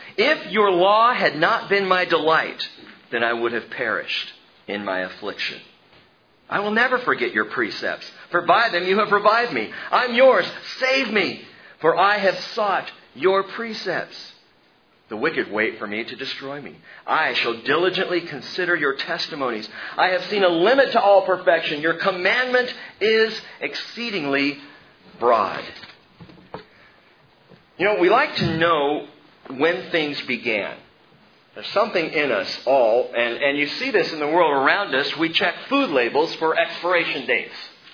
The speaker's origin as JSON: {"language": "English", "region": "California", "country": "United States", "tie": "born or raised there", "said": "You know, I grew up in California. Nothing's, you know, old there. Everything's new."}